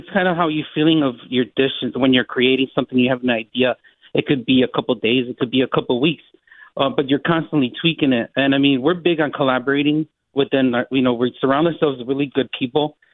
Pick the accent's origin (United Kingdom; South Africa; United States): United States; Chicago, Illinois; I mean, there's really no shortage of just awesome Mexican seafood in the South Side, where I was born and raised in the Little Village neighborhood.